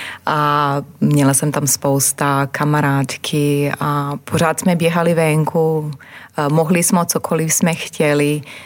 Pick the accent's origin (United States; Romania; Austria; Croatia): Croatia; Požega, Požega-Slavonia County; Czech is a second language; moved away as an adult; now in Czech Republic; Pocházím z Chorvatska, narodila jsem se v Požeze, je to oblast Slavonia, mezi Maďarskem, Bosnou a Hercegovinou a Srbskem. Strávila jsem tam nádherný čas a bydlela jsem nějaký 30 let.